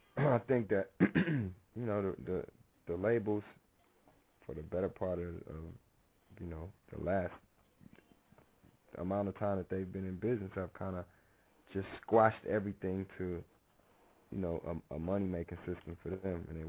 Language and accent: English; Compton, California, United States; It was kind of a dedication to … to my hometown, Compton, California. That's basically where I started.